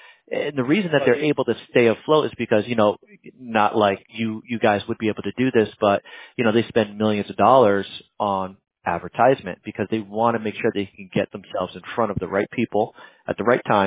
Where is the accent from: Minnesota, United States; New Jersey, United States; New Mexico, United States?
New Jersey, United States; also born or lived in Hoboken / Roselle; But between me and you, I was born and raised in New Jersey. So, I don't know if you're familiar with more northern Jersey. So, I was born in Hoboken.